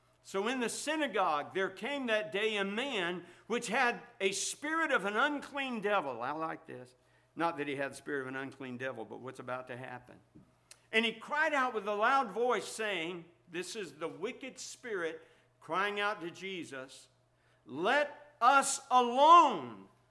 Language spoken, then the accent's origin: English; Plant City, Florida, United States; I grew up in Plant City, Florida. It's a lot smaller than it is now.